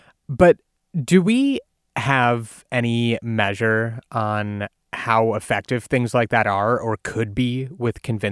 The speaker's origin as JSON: {"language": "English", "region": "Ohio", "country": "United States", "tie": "born or raised there", "said": "Shout out to my home state of Ohio doing a lottery where you can win $1 million if you get a vaccine."}